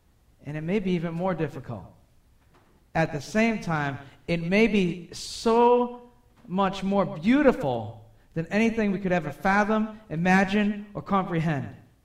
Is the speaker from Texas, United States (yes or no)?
no; Boston, Massachusetts, United States; accent: Bostonian; Oh, I'm getting back to my Bostonian accent there.